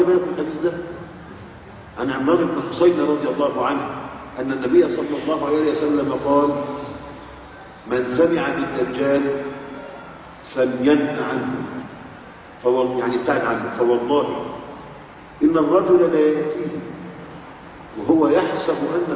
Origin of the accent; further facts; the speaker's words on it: Egypt; عندنا في مصر النادي الأهلي غلب نادي الزمالك